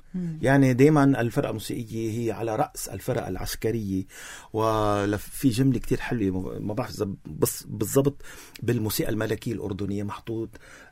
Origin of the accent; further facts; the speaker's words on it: Lebanon; أنا لبناني بفتخر بلبنانيتي